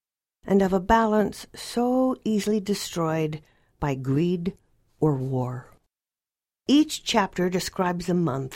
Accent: Oklahoma, United States; His love of Osage County makes me almost want to move back to my hometown in Nowata County.

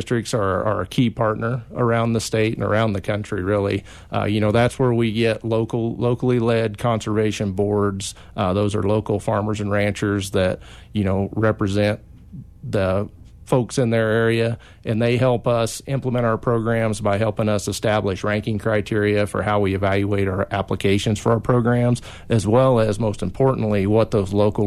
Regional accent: Kiowa, Kansas, United States; I was raised in South Central Kansas, a little town of Kiowa. Grew up in town, but my grandmother's farm was just a few miles away

